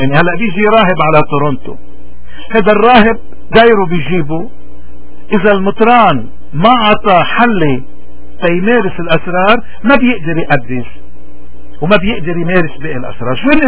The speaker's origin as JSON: {"language": "Arabic", "country": "Lebanon", "said": "ونحن كشعب لبناني كل مشاكلنا من هالشريحة الكبيرة بمجتمعنا"}